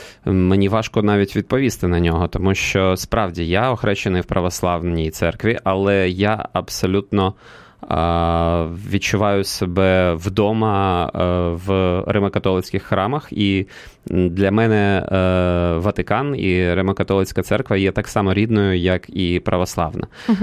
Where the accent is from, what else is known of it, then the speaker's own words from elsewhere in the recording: Kyiv, Ukraine; я киянин, я живу в Києві.